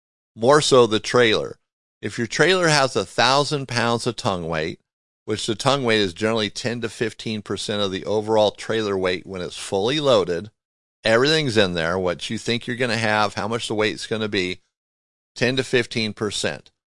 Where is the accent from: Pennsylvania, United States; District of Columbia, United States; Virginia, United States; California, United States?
California, United States; Torrance; now in Montana, United States; You know, here in we're in Montana, but I think about growing up, because I grew up in Torrance, California. So we had beaches, we had cliffs, we had all that stuff.